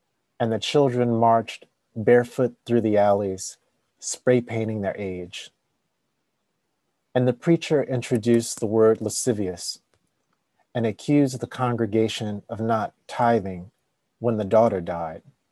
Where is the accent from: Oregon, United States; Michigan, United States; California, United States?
California, United States; Compton; So when I think about, you know, being a Californian, being from Compton, like that's my last lasting memory.